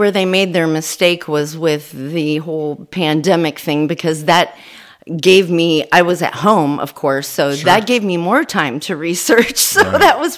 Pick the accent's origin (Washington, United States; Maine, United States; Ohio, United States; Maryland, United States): Ohio, United States; Findlay; Well, I'm from Findlay, Ohio. I was born here and raised here on a small horse farm, not far from where we are right now, actually.